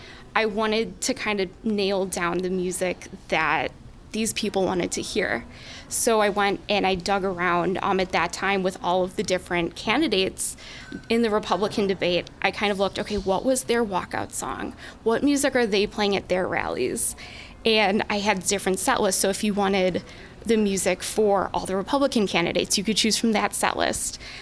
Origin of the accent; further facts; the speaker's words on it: Wisconsin, United States; I've lived in Wisconsin all of my life. I grew up playing in the Milwaukee Youth Symphony